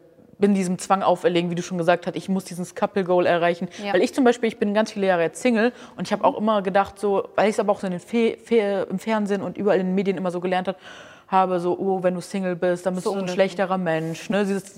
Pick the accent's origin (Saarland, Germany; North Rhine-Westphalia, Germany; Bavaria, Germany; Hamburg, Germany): Hamburg, Germany; ich komme aus Hamburg